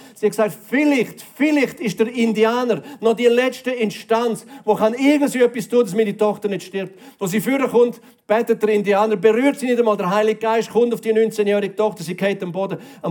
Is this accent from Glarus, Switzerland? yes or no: no; Graubünden, Switzerland; Vor Jahren in meinem Kanton Graubünden, wo ich aufgewachsen bin, haben die Leute Frechheit gehabt.